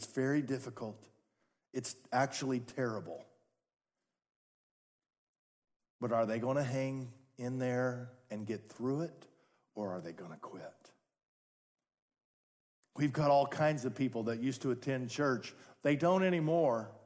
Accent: Seattle, Washington, United States; You know I'm from Seattle, right?

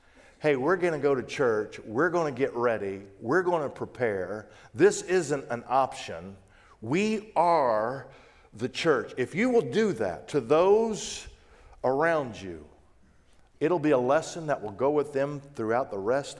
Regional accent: Wichita, Kansas, United States; I grew up in Wichita, Kansas. I'm a preacher's son. I have two brothers and two sisters. I'm the youngest of five. There's seven of us in this single-story house with a full concrete basement that's very common in Kansas.

